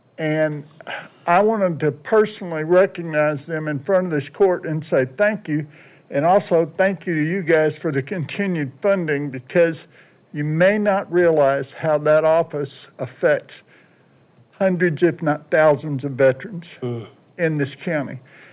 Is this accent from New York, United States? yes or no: no; Alabama, United States; I'm from Alabama, you know, sort of, I got a problem, going to have to go back.